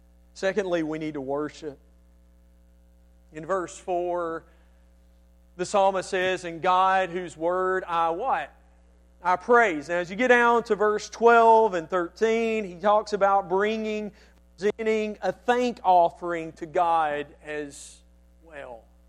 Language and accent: English; Hamilton, Alabama, United States; When I was little growing up in Hamilton, Alabama, in our house, we had a basement.